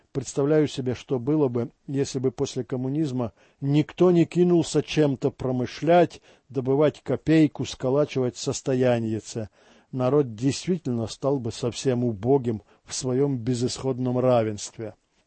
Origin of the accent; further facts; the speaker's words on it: Kharkiv, Kharkiv Oblast, Ukraine; moved away as an adult; now in United States; Осенью 95-го года я приехала из Харькова в Штаты в качестве няньки в американской семье по приглашению совсем незнакомых мне людей.